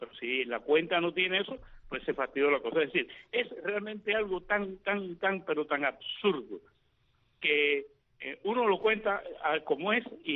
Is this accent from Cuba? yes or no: yes; Cuba; moved away; mi primera experiencia con los cajeros automáticos fue en el año 94, que fue la primera vez que yo salí de Cuba